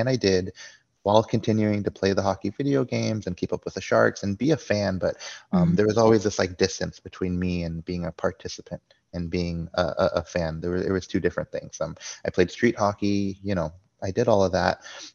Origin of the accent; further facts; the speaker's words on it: San Jose, California, United States; born there; now in Texas, United States; I was born in San Jose. My mom's from San Francisco.